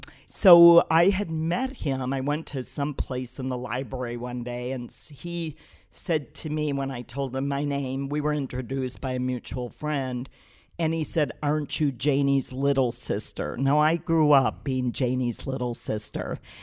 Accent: St. Paul, Minnesota, United States; now in Sioux City, United States; Even though I grew up in St. Paul, I'm embarrassed to say I had not been to Iowa.

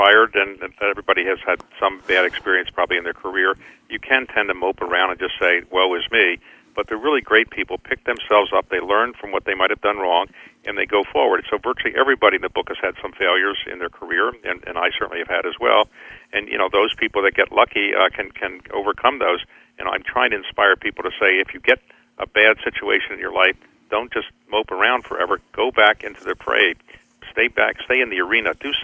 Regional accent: Baltimore, Maryland, United States; We're both from Baltimore, so I think she was willing to open up.

